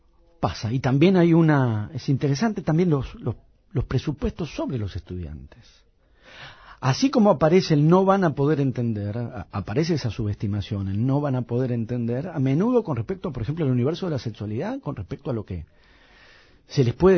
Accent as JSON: {"language": "Spanish", "region": "Buenos Aires", "country": "Argentina", "said": "soy un porteño de clase media"}